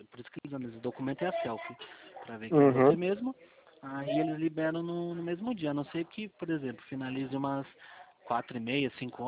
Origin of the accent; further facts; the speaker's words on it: São Roque, São Paulo, Brazil; Ah, é, eu sou aqui de São Roque